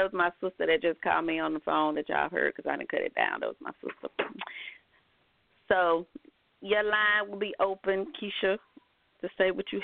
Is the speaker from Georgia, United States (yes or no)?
yes; Georgia, United States; that's how we raise our kids, because we're from Georgia.